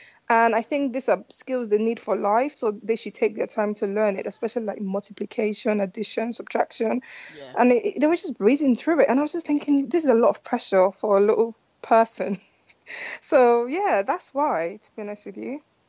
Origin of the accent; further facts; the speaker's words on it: United Kingdom; We are British, but of African descent. To be specific, we're Nigerians.